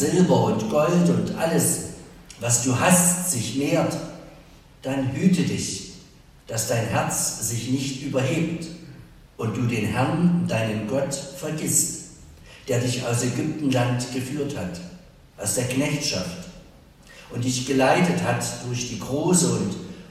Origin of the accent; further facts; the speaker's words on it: Stangengrün, Saxony, Germany; Ich komme aus Stangengrün und dort hat die Kurrende heute ein Musical aufgeführt.